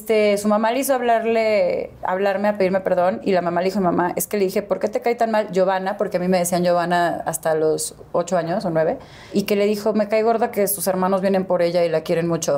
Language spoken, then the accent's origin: Spanish; Guadalajara, Jalisco, Mexico; also born or lived in Houston; Lo que pasa es que nací en Houston, pero me crié en Guadalajara y mi familia es de Coahuila, de Jalisco y de Sonora.